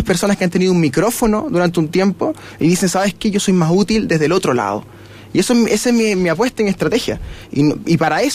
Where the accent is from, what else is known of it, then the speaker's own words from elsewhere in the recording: Melipilla, Santiago Metropolitan, Chile; Soy de Milipilla